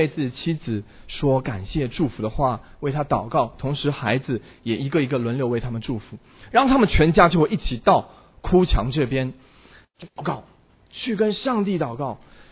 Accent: Hangzhou, Zhejiang, China; 我老家是杭州的，所以杭州虽然不像北方那么传统，但是在我80年代出生的那个时候

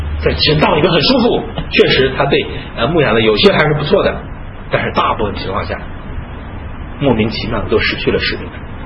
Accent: China; 我们中国人再谈一点，一定要学习新加坡人、新加坡弟兄、美国弟兄的一些长处

